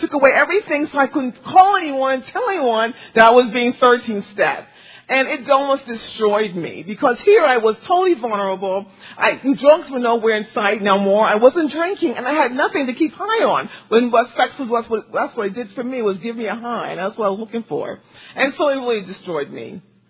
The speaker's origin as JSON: {"language": "English", "town": "Columbus", "region": "Ohio", "country": "United States", "said": "I'm a recovering alcoholic and drug addict. I'm from Columbus, Ohio."}